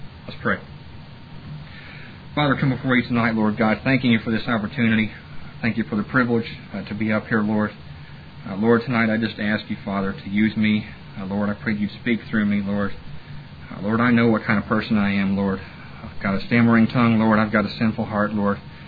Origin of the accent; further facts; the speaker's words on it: Kentucky, United States; I was raised in a Southern Baptist church in Kentucky. I am from the South. I may not sound like it, but I am from the South.